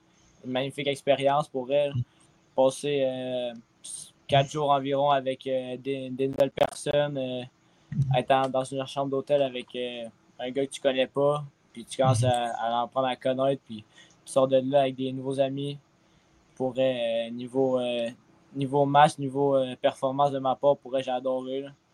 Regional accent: Amos, Quebec, Canada; Je joue cette année pour les Forestiers d'Amos. Je viens d'Amos. J'ai fait mon hockey mineur ici.

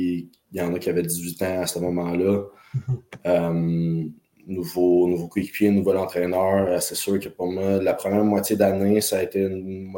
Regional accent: Trois-Rivières, Quebec, Canada; Je viens de Trois-Rivières, Québec. D'origine grecque.

